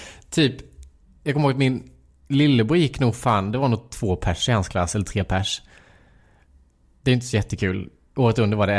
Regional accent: Lanna, Jönköping County, Sweden; jag växte upp inte i Värnamo, jag växte upp i Lanna, så det är en liten by utanför Värnamo som är så här, det bor 400 personer där.

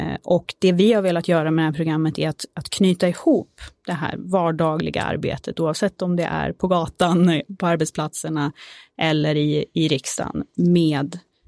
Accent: Skövde, Västra Götaland County, Sweden; Jag är från Skövde.

